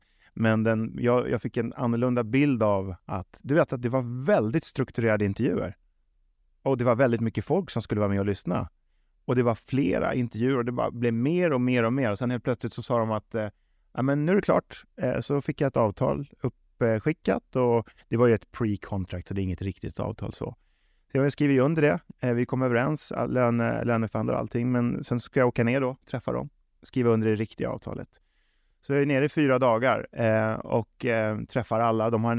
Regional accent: Stockholm, Stockholm County, Sweden; also born or lived in Småland; Så att jag är ju född i Småland. Flyttar upp till Stockholm, hamnar i en kvartersklubb som heter Kärrtorps bollklubb.

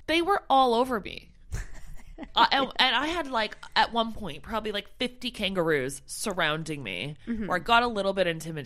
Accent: Canada; And I said to the lady, like, oh, you know, I'm from Canada.

